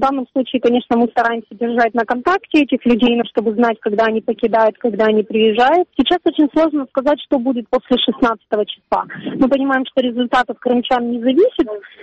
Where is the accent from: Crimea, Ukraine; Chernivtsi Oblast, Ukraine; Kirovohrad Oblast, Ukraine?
Crimea, Ukraine; Я русскоязычная крымчанка, мои родители русскоязычные крымчане, но мы не россияне. Никогда россиянами не были, всю жизнь были украинцами.